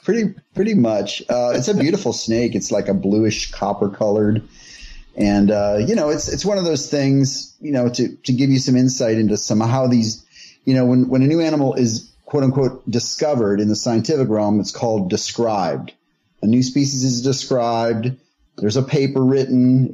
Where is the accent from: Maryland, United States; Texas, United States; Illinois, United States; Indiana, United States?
Texas, United States; Lake Jackson; I grew up in Lake Jackson, Texas, which is on the Gulf about an hour south of Houston, and it was very swampy.